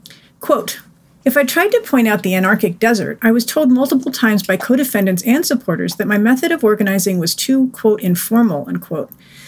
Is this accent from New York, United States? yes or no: no; California, United States; But I'm from California. Feels like home to me.